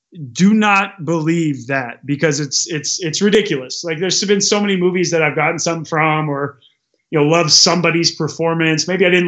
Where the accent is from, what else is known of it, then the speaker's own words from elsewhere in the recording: Portland, Oregon, United States; Cause I come from the Pacific Northwest and so does Kate.